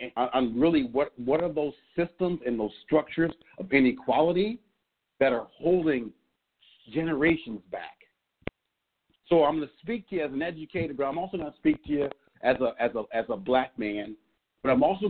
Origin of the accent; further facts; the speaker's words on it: Minnesota, United States; Born and raised in Minnesota from a single mom, three brothers and three sisters.